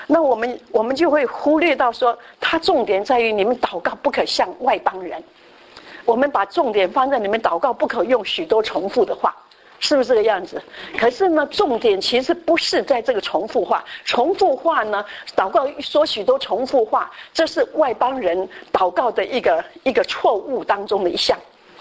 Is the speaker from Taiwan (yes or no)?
yes; Taiwan; 因为特别是我们台湾人，很有这个问题的